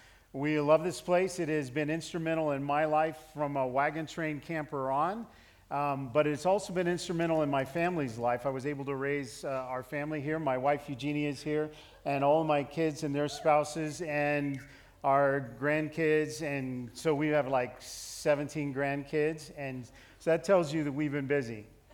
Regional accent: Seattle, Washington, United States; I'm from Seattle, Washington.

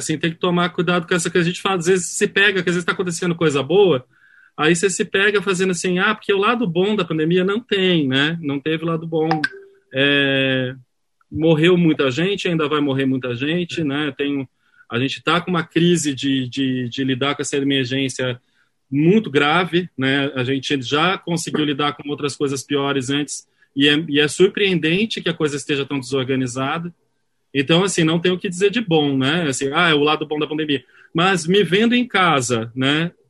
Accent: Campinas, São Paulo, Brazil; born there; eu nasci em Campinas, né? Aí morei um tempo em São Paulo, voltei para Campinas para me formar, né? Fui para São Paulo

